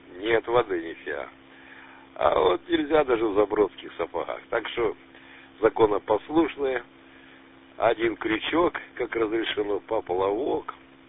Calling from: Kamensk-Shakhtinsky, Rostov Oblast, Russia; Я не из Ростова, Камень, Шахтинский, ну, Сдачин.

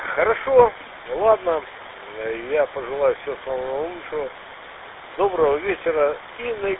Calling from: Novorossiysk, Krasnodar Krai, Russia; также город Новороссийск, привет.

